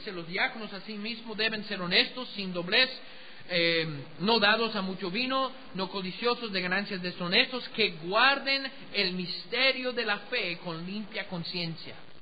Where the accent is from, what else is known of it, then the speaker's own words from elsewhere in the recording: United States; Allá en mi país, mire, los de Hollywood, la gente muy liberal en los Estados Unidos